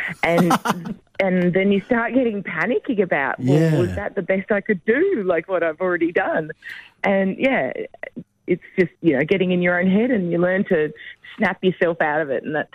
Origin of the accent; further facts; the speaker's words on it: Melbourne, Victoria, Australia; I'm from Melbourne.